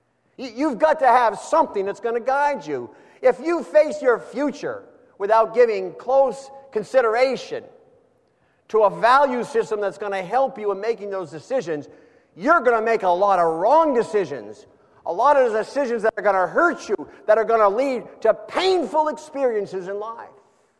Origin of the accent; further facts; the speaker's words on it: United States; born there; And I'm grateful and I'm thankful I was born in America.